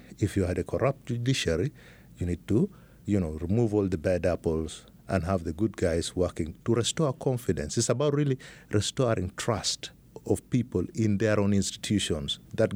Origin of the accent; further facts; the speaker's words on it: Uganda; born there; also born or lived in Kenya; I was born in Uganda. I started living in Uganda a few years back